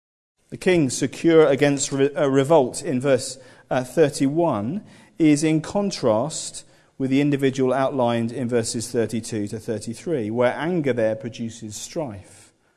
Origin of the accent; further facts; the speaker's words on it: United Kingdom; As British, we love the underdog, don't we?